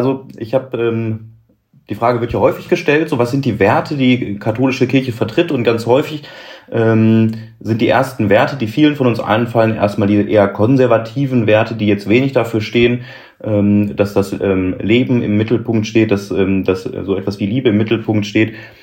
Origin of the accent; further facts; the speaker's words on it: Bochum, North Rhine-Westphalia, Germany; now in Mülheim, Germany; ich bin 34 Jahre alt, komme gebürtig aus Bochum, bin also Kind des Ruhrgebiets. Wohne gerade in Mülheim mit zwei Kollegen in einer WG und bin Priester im Bistum Essen